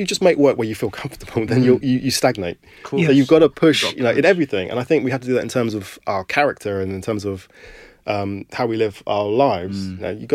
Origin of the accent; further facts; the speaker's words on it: London, United Kingdom; I remember someone asking me, where am I from? And I said, I'm from London. I go, no, but where are you really from? I was born in Camberwell.